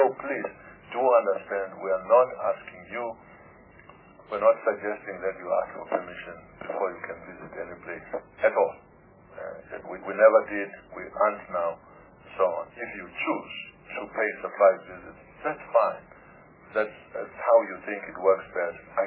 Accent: South Africa; No, I don't want to be a politician, but I'm a South African as any.

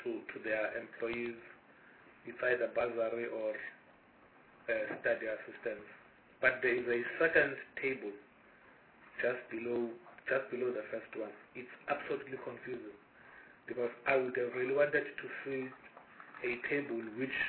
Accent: Alice, Eastern Cape, South Africa; I am from the Eastern Cape, in Alice, Amatole area. There are a number of forests in my area, which would be Balfour, Hawksburg, Amatole Mountain Range

